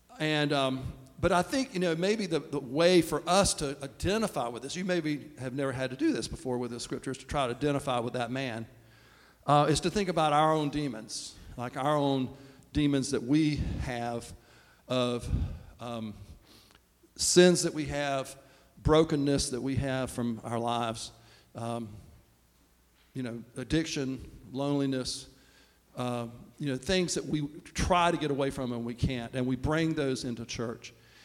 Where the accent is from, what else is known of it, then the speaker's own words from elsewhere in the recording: Laurel Hill, North Carolina, United States; I always remember what it was like for me growing up in Laurel Hill at Church in the Pines.